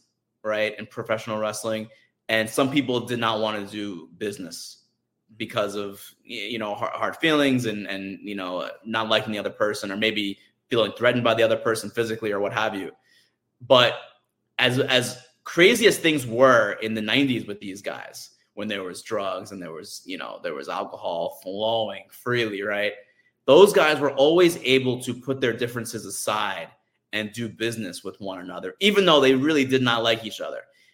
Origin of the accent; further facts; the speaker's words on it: New York, United States; especially for me growing up in New York.